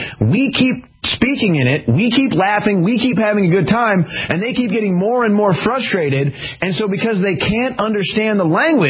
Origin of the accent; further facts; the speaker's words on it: Missouri, United States; because I'm from Missouri, and I know that Missouri people have a lot of pride.